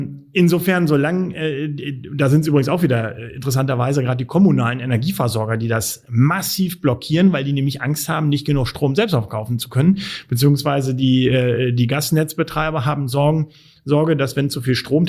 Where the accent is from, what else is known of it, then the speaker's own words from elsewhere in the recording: Lower Saxony, Germany; Als Niedersachse um die Ecke.